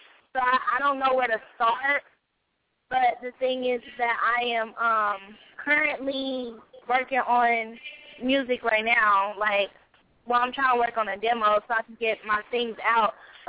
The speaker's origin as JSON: {"language": "English", "town": "Indianapolis", "region": "Indiana", "country": "United States", "said": "I am an up and coming artist. I'm from Indianapolis, Indiana."}